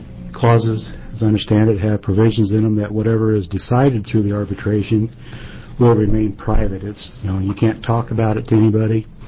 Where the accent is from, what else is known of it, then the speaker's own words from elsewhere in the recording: Bend, Oregon, United States; An example comes up here in my hometown of Bend here several years ago.